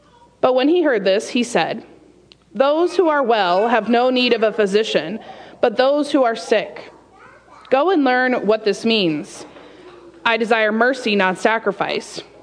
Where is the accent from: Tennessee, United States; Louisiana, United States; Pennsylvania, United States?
Pennsylvania, United States; Indiana; is a member at the church that I grew up at in Indiana, Pennsylvania, Zion Lutheran Church.